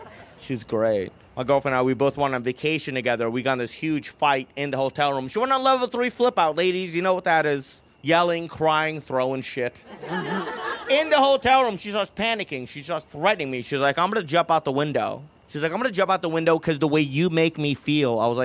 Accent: India; I was like, really, bro? You're British. And I'm Indian.

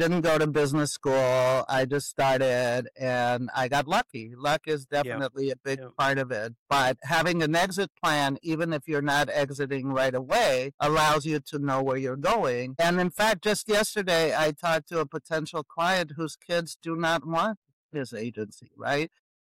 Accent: Mexico; now in United States; I was from Mexico and I was living in the land of possibility where there was a lot of support for minority women.

